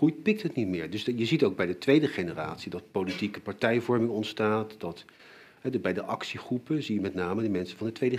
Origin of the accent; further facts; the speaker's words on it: The Hague, South Holland, Netherlands; born there; Ik ben geboren in Den Haag, dat zeggen ze ook tegen ons.